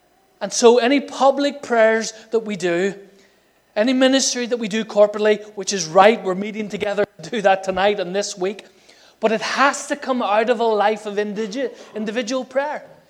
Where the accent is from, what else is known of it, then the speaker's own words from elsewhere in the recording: Ireland; I'm Irish, and I know we should pray, but what type of prayer?